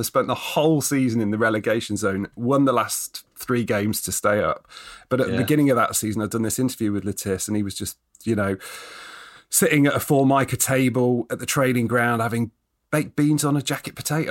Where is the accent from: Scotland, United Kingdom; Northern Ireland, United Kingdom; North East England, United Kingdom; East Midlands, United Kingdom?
East Midlands, United Kingdom; Nottingham; I happened to be growing up in Nottingham